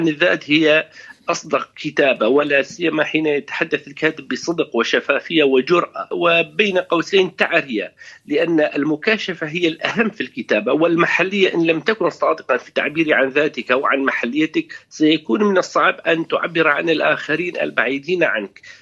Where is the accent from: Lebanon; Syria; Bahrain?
Syria; now in London, United Kingdom; لا يمكننا كسوريين إلا أن نفكر كسوريين